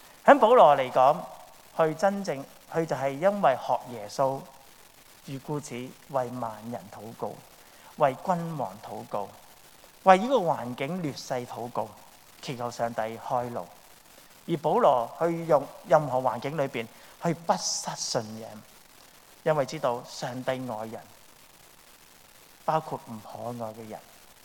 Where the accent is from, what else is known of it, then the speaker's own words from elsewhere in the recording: China; 我是中国人